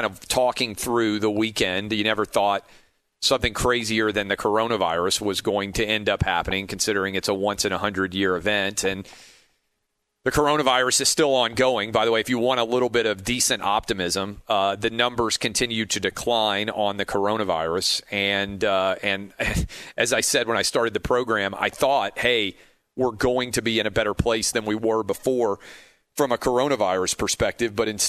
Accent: Nashville, Tennessee, United States; I talked about my experience watching what happened in my hometown of Nashville.

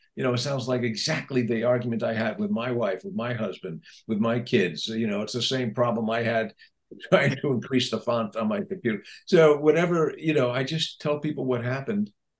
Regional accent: New York City, New York, United States; I'm from the city. I'm from New York, but I went to school up in Binghamton. So I'm familiar with upstate-ness.

